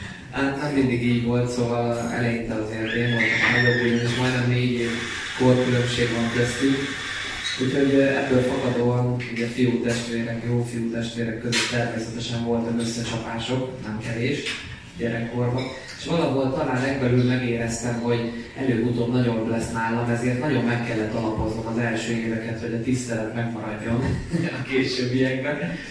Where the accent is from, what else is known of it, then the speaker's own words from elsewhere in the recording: Cegléd, Pest, Hungary; ugye Cegléden nőttünk fel, ott is kezdtük a birkózást